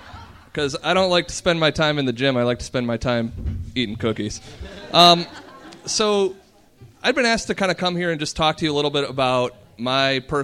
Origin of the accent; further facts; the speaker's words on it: Wisconsin, United States; I am originally from Wisconsin. I graduated in 2007 from the University of Wisconsin. Go Badgers.